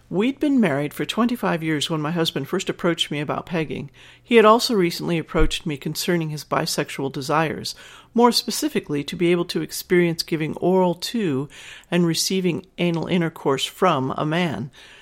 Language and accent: English; Canada; I'm a Canadian